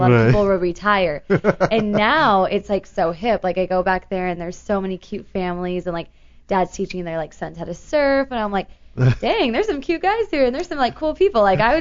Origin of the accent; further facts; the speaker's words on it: San Clemente, California, United States; Well, I was born in San Clemente.